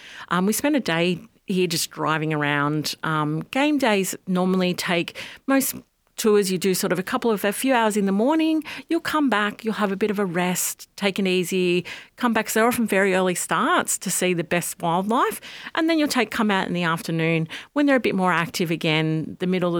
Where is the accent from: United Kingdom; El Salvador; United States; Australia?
Australia; Obviously, being Australian, it's hard to bring some of them back